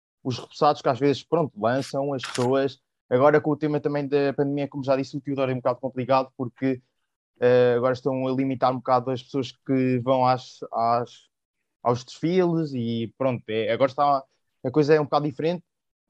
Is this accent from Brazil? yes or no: no; Extremadura, Spain; Eu sou de Extremadura, que está aqui muito pertinho, muito pertinho de Portugal.